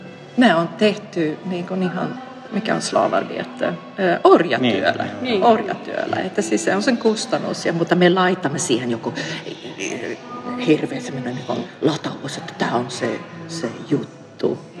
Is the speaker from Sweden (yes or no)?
yes; Sweden; Finnish is a second language; also born or lived in Kokkola; now in Fiskars, Finland; Mä oon Ruotsista kotoisin, varmasti kuuluu mun kankkiasta Suomiastani, ja olen asunut Suomessa 28 vuotta, mutta Fiskarsissa vain 6 vuotta. Ja asuin ennen Kokkolassa